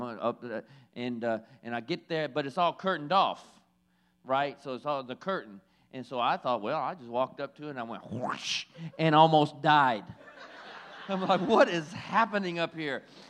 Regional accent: the South, United States; those of you who don't know, I'm from the South, right? So I'm looking for some biscuits and gravy.

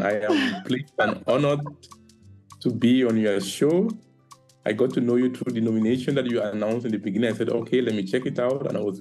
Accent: Bamenda, Northwest Region, Cameroon; moved away as an adult; So I grew up in the English speaking part in a town called Bamenda.

